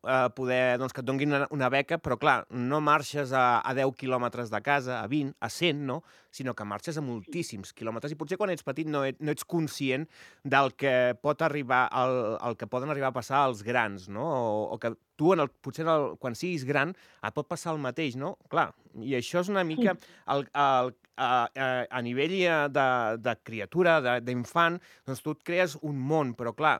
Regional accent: Reus, Catalonia, Spain; Nosaltres, jo soc de Reus i volien anar aquí a la muntanya a muntar un negoci i marxar.

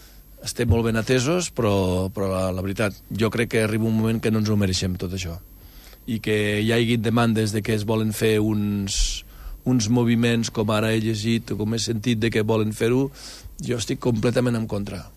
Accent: Andorra; A mi em fa por, jo com a andorrà, això em fa por, eh?

